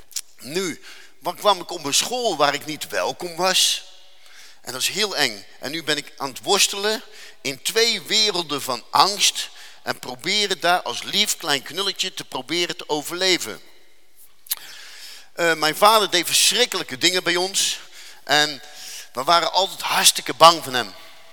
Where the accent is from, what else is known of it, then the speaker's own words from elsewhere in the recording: Rotterdam, South Holland, Netherlands; Nou, ik kom niet zomaar van Rotterdam, ik kom van de Kaap. En Katendrecht was vroeger de beruchtste wijk van Nederland.